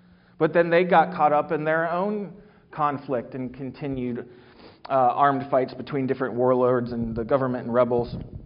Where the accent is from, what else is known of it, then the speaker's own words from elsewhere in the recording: Worthington, Ohio, United States; also born or lived in Florida / Southern California; I grew up here in Central Ohio, actually over in Worthington, so not exactly right here in Gahanna, but just kind of up the road a little bit.